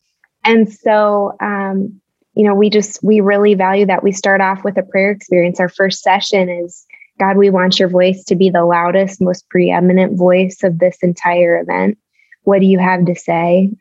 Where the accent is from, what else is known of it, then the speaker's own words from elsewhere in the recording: Chicago, Illinois, United States; And I'm born and raised in Chicago. So that's go Cubs. Lou Malnati's pizza.